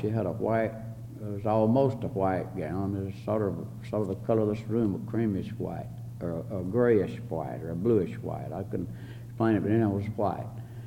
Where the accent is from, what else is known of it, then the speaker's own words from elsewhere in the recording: Valley Head, Alabama, United States; I was born there in Alabama, and after I stayed on the farm a good while with my father and mother and farm